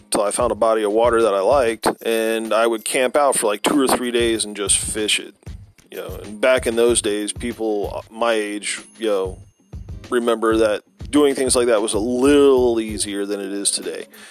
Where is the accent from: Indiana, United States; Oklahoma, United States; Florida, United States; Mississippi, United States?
Florida, United States; I grew up in the Treasure Coast area, which is the Indian River, St. Lucie, Martin County areas. And I fished the state of Florida my whole entire life.